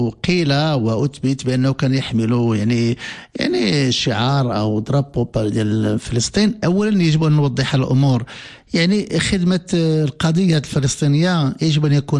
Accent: Morocco; خص هاد الفلسفة العامة اللي تتربطنا كمغاربة خص تكون في السلوك المدني

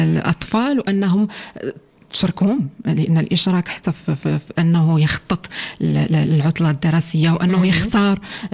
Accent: Morocco; غنديروا واحد الحاجه اللي ما بعيداش بزاف على الثقافه ديالنا كمغاربه

